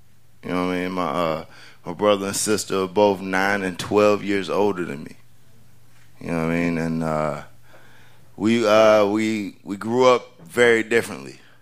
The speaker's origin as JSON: {"language": "English", "region": "Oklahoma", "country": "United States", "tie": "born there", "also_born_or_lived": "Spain / North Carolina", "said": "So I was born in Oklahoma, even though, yeah, I claim North Carolina because that's where I've been the longest."}